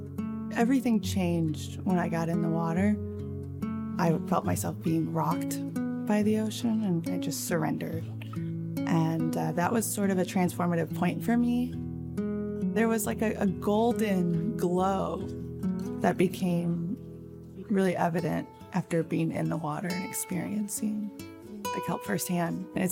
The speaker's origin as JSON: {"language": "English", "region": "Kansas", "country": "United States", "said": "I am originally from Kansas, and I was terrified of the ocean"}